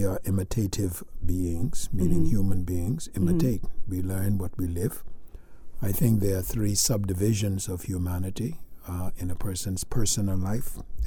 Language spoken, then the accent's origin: English; Long Island, Bahamas; also born or lived in New Providence; came to Nassau when I was only 2 months old and took me back to Long Island to raise and eventually returned to New Providence, and we were back and forth for a while.